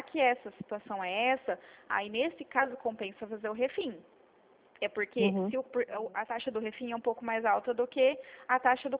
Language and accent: Portuguese; Presidente Prudente, São Paulo, Brazil; eu sou de Presidente Prudente